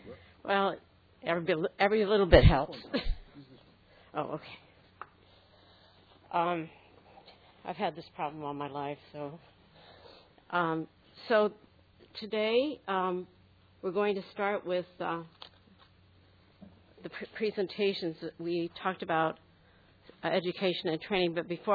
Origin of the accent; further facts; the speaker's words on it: Pawcatuck, Connecticut, United States; I come from Pawcatuck, and if you don't know where that is, that's as close as you can be to Rhode Island and not be in Rhode Island, about 2.5 miles.